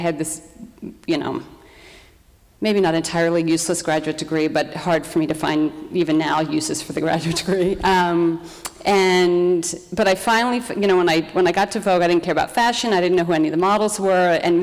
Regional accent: Delaware, United States; I grew up in Delaware, where at the time a lot of people worked for DuPont

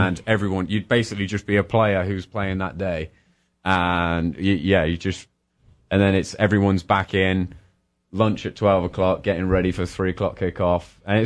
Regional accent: England, United Kingdom; All I would say is, being an Englishman growing up where I did, your whole year...

